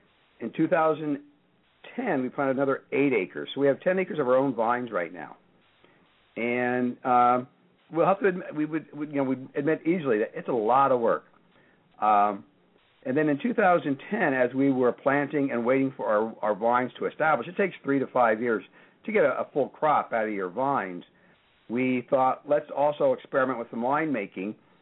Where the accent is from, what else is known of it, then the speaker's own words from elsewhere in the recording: New Jersey, United States; also born or lived in Florida / New York; I'm actually grew up on a dairy farm up in New Jersey, but most of my family has now migrated over to Pennsylvania as well.